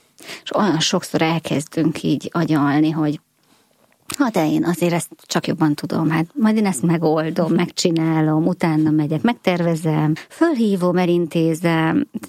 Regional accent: Makó, Csongrád-Csanád, Hungary; Makón nőttünk föl

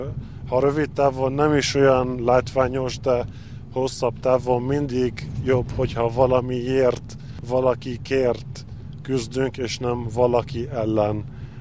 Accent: Lebanon; born or raised there; also born or lived in Hungary

